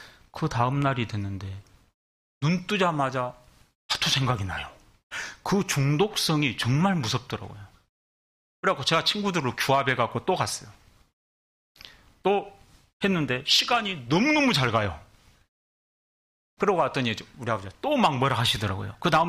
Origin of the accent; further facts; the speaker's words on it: Mokpo, South Jeolla, South Korea; 제가 중학생 때 전라도 목포가 고향인데 중학생 때 겨울방학이 됐어요.